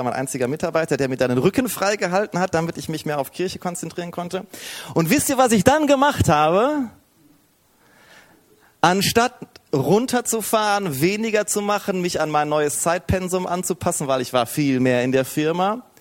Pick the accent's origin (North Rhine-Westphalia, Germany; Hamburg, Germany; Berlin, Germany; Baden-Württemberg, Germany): North Rhine-Westphalia, Germany; Herne; ich komme aus dem Ruhrgebiet, bin ein Kind des Ruhrgebiets aus Herne. Kennt jemand Herne? Neben Bochum. Bochum kennt man dann schon eher, ne? Genau, ich bin in Herne aufgewachsen und dann in Schwelm zur Kirche gegangen.